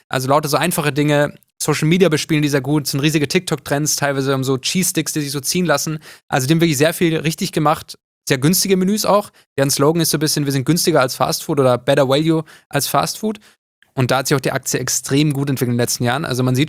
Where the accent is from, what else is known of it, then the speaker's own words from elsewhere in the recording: Upper Austria, Austria; Ich komme ja auch aus der Nähe von Linz.